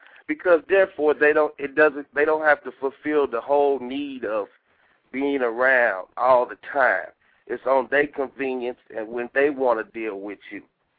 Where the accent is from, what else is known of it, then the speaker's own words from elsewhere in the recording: Midwest, United States; I'm from the Midwest.